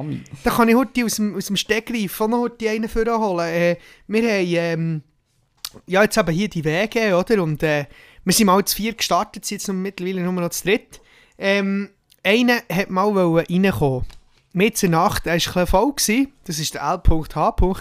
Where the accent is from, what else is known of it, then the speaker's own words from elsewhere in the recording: Switzerland; wir sind Schweizer, uns ist das irgendwo durch schon egal.